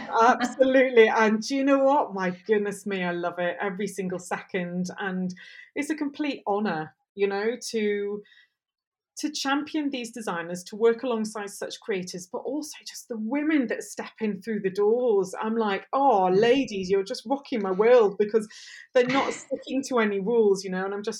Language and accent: English; Aberystwyth, Wales, United Kingdom; And I'm from Aberystwyth originally, and I'm a proud farmer's daughter.